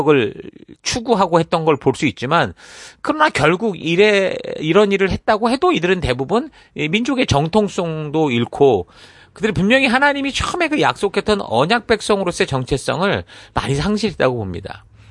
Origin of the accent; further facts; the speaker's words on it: South Korea; moved away; 외국에 나와 살다 보니까 우리는 어쨌든 한국 사람이고